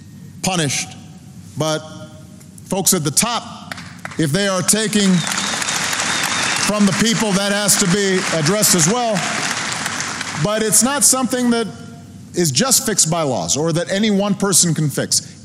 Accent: Chicago, Illinois, United States; My hometown of Chicago was infamous for Al Capone and the mob and organized crime corrupting law enforcement.

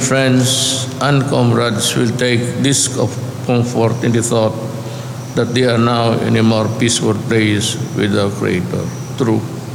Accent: Philippines; I am just a Filipino government worker working for the interest of my country.

